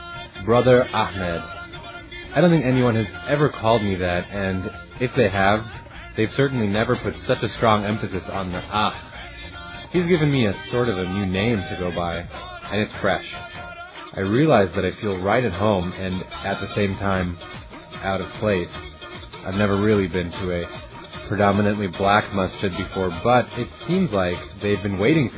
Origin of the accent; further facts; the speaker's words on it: Atlanta, Georgia, United States; all I can think is that when I was a kid growing up near Atlanta, my mosque didn't have a receptionist.